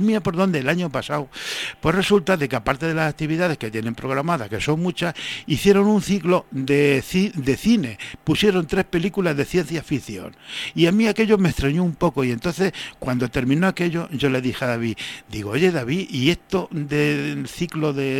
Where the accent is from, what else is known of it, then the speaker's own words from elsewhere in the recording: Toledo, Castilla-La Mancha, Spain; yo soy de Toledo